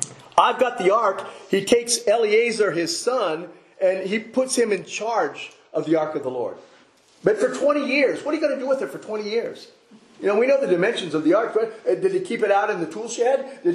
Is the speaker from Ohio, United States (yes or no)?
yes; Ohio, United States; And the other one sounds like my home state, Ohio.